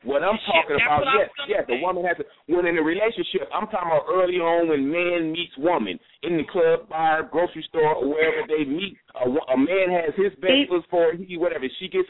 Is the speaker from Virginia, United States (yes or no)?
no; Flint, Michigan, United States; I'm from Flint, Michigan